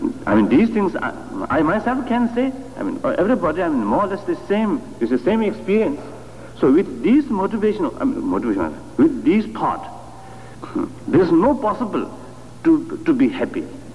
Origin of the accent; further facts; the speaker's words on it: Tibet, China; English is a second language; I came from East. Particularly from Tibet, the materially and the, from the general, general situation, something very different than United States.